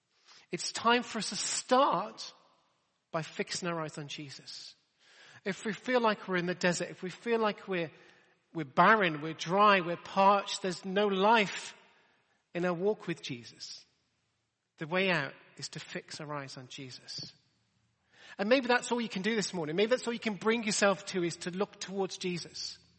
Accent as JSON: {"language": "English", "town": "Telford", "region": "West Midlands", "country": "United Kingdom", "tie": "born or raised there", "also_born_or_lived": "Birmingham / Coventry", "said": "Remember when we were kids, I was brought up in Telford and then Birmingham and then we moved to Coventry."}